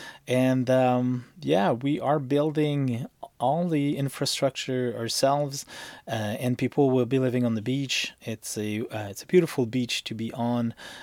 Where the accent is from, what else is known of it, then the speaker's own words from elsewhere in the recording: Quebec, Canada; as a Canadian and a Quebecer first